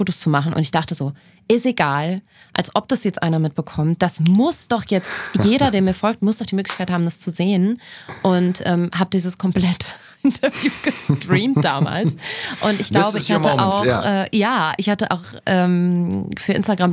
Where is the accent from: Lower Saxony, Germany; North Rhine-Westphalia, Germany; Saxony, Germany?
North Rhine-Westphalia, Germany; Cologne; in Köln tatsächlich, in meiner Heimatstadt